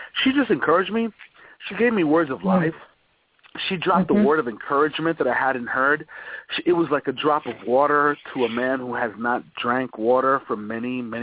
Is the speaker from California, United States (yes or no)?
no; Bronx, New York, United States; But she settled in the South Bronx, and I'm there.